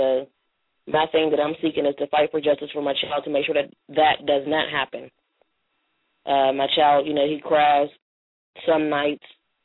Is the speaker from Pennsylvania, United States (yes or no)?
yes; Pittsburgh, Pennsylvania, United States; I'm from Pittsburgh, PA, born and raised. I'm 32 years old